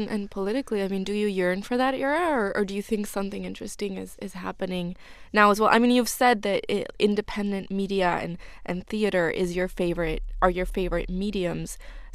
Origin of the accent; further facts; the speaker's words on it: Argentina; moved away as an adult; I came from Argentina when I was like 18, and anyone who's come from Latin America and now lives here